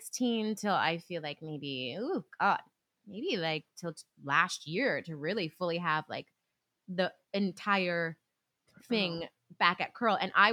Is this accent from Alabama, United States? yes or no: no; California, United States; when I moved to New York for Broadway was that I'm from California and like, you know, we have that desert heat, honey, from Nevada.